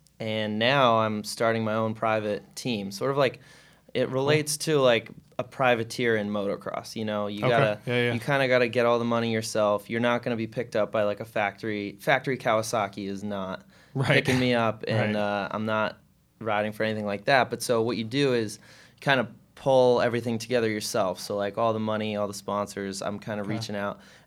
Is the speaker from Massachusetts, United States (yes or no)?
yes; Massachusetts, United States; I'm from Western Mass. Grew up here.